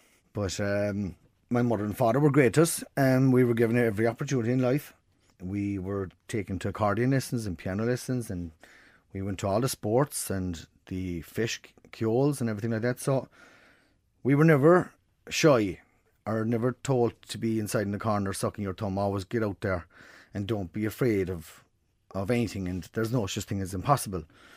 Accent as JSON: {"language": "English", "town": "Mill Street", "country": "Ireland", "said": "We're originally from Mill Street, originally from Ratmore, but my grandfather bought the farm back in the 1930s."}